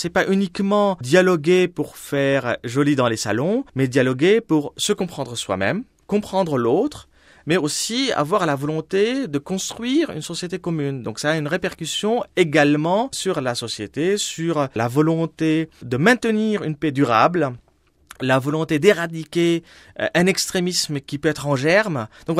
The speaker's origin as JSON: {"language": "French", "country": "Lebanon", "lives_now": "Lyon, France", "said": "ça vient bien sûr de mes origines. Je suis libanais."}